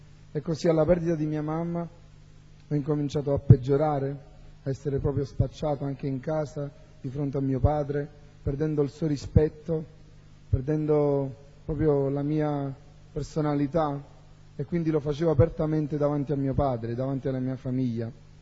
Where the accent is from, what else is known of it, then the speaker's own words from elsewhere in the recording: Naples, Campania, Italy; vengo da Napoli e ho 26 anni.